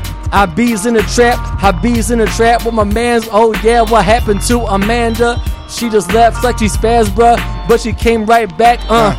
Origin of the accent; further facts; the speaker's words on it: Canada; I'm from Canada, I'm not your manager.